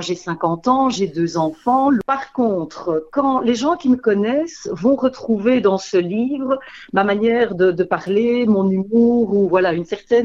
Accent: Wallonia, Belgium; Alors, je viens de la région de Couvain.

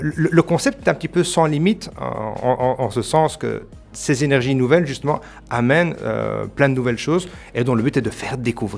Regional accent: Charleroi, Wallonia, Belgium; nous, en tant que Carolo

